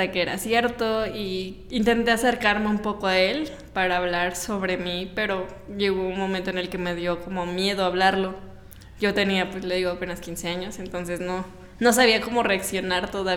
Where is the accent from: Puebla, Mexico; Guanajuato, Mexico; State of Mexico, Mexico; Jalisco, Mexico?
Puebla, Mexico; Soy de aquí, de Puebla, nací justo aquí en Puebla.